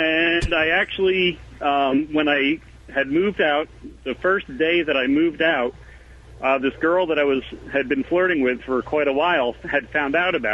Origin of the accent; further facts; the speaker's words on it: East Coast, United States; Well, that's actually true. I'm from the East Coast.